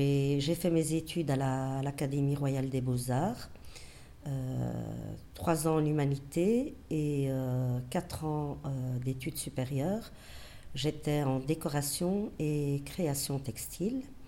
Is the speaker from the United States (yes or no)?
no; Berchem-Sainte-Agathe, Brussels, Belgium; born there; Je suis née à Bruxelles, à Berkhem-Sainte-Agathe, en 1966. Donc, la Belgique, je la considère comme étant ma patrie.